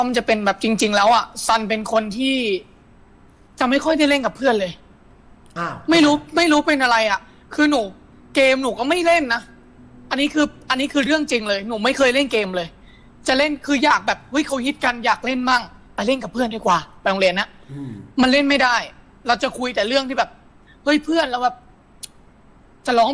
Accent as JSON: {"language": "Thai", "region": "Chai Nat", "country": "Thailand", "tie": "born or raised there", "also_born_or_lived": "Bangkok", "said": "แต่เกิดผมเกิดกรุงเทพสร้างเกิดกรุงเทพครับแล้วก็ครอบครัวคือพ่อเป็นคนราชบุรีครับแล้วก็มาทำธุรกิจแล้วก็คุณยายมาอยู่ที่ชัยนาทก็เลยเรียนหนังสือที่ชัยนาทมายาวเลยครับก็เป็นคนที่ชัย"}